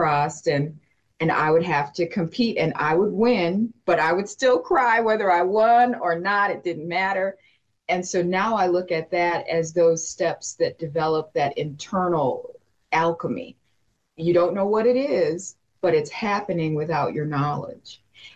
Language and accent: English; Detroit, Michigan, United States; So superimpose that on growing up in Detroit in a predominantly Black neighborhood.